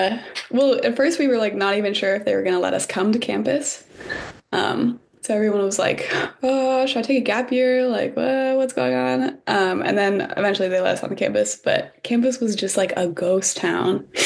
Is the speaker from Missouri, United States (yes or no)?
no; Colorado, United States; I'm from Colorado as well, so I was also far from home, and people in California are definitely just different than like what I was used to.